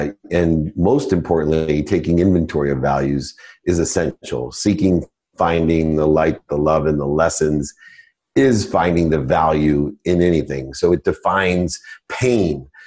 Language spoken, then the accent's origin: English; Akron, Ohio, United States; born there; I was born in Akron, Ohio, single mom, 6 kids, packed my dinner in a paper bag